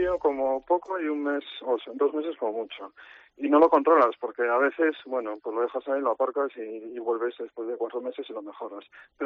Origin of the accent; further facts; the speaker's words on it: Cantabria, Spain; moved away as an adult; Bueno, sí, soy de Cantabria, nací ahí, pero mi carrera profesional fue a estudiar a Madrid